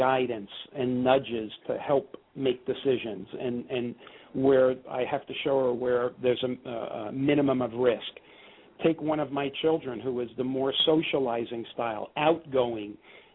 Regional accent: New York, United States; And again, I'm a New Yorker, right? by nature, more pushy and aggressive.

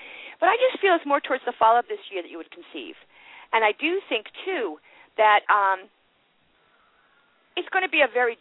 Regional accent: Worcester, Massachusetts, United States; I'm from Worcester, originally.

